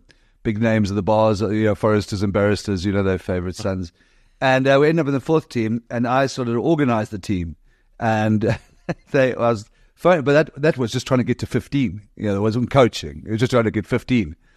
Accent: Ireland; also born or lived in Italy; I'm from Ireland. I've been teaching in Italy for 20 years

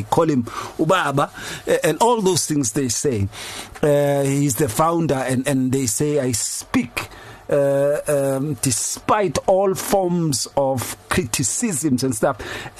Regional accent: Atteridgeville, Gauteng, South Africa; so I was growing up in Atteridgeville, you'd see in some churches you'd go, and then just on the side of the yard of the church, there would be tombstones

